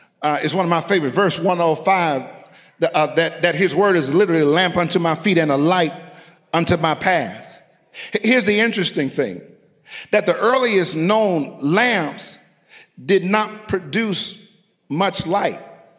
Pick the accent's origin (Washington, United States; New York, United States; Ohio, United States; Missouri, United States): New York, United States; I'm from New York.